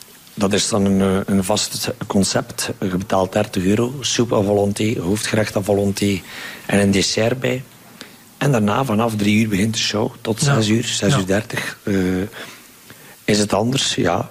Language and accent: Dutch; Oudenaarde, Flanders, Belgium; born there; Dit jaar mag ik terug een heel groot podium doen in onze geboortestad Oudenaarde.